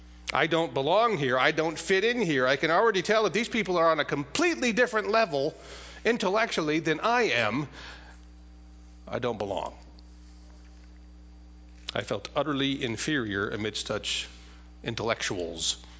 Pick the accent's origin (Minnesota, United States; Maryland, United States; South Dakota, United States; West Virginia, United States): South Dakota, United States; "Where are you from?" "I'm from South Dakota."